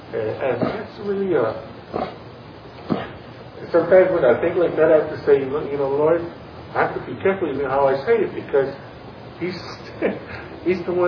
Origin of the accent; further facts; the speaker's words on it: Samoa; born there; moved away; I was born in the Samoan Islands.